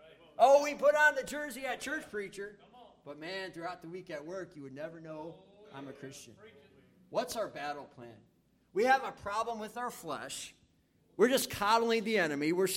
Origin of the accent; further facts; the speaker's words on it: Chicago, Illinois, United States; Look, I'm from the Chicagoland area, all right? I'm a White Sox fan, all right?